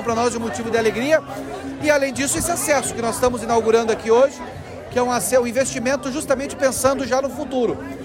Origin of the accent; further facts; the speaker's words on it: Jandaia do Sul, Paraná, Brazil; aqui em Jandaia do Sul, na minha terra, né? Minha terra natal